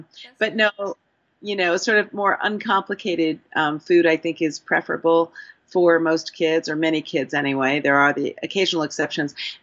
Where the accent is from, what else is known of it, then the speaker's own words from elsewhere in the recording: Santa Monica, California, United States; now in San Francisco, United States; No, I was raised in Santa Monica, but I have lived in the Bay Area for a long time. I live in San Francisco.